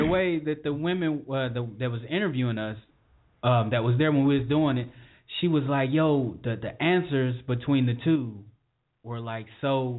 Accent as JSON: {"language": "English", "town": "Indianapolis", "region": "Indiana", "country": "United States", "moved": "yes", "said": "Because I'm from Indianapolis. Back then, when I left, that wasn't popular."}